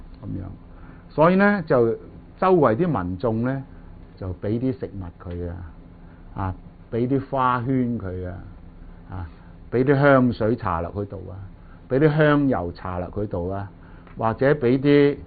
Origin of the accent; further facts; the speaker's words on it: China; 我哋中國人都有咁嘅習慣啊